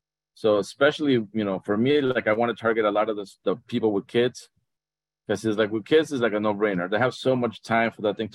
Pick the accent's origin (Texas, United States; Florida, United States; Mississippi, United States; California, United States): Florida, United States; Fort Lauderdale; So basically, I'm from South Florida, down the Fort Lauderdale area.